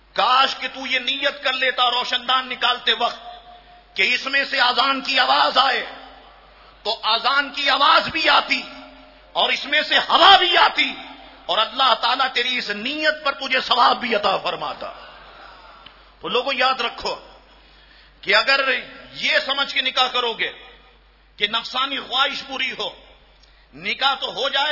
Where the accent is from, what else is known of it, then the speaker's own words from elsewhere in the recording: Karachi, Sindh, Pakistan; میں بھی اسی کراچی میں پیدا ہوا ہوں اور اسی شہر میں بڑا ہوا ہوں